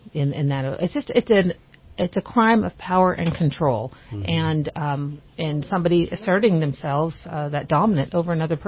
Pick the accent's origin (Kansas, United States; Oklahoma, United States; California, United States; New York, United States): California, United States; Norwalk; I grew up in the Los Angeles area in Norwalk, and it was a primarily Hispanic area.